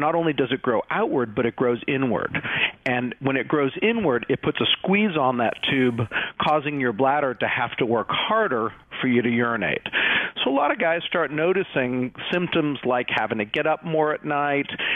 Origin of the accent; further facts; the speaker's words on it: Northeast, United States; now in Statesville, United States; I grew up in the Northeast, but I've been here for the better part of my life, so at this point, I feel like I'm a Southerner.